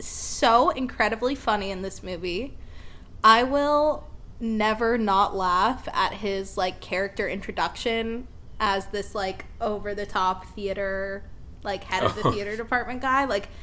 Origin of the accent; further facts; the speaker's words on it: Midwest, United States; I'm from the Midwest, so I think that's, like, very different.